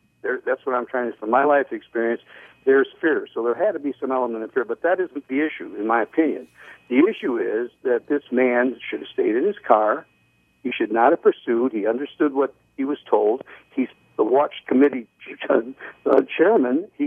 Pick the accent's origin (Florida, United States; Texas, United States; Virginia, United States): Florida, United States; also born or lived in Chicago; I'm from Florida. Basically, I lived in Chicago for 65 years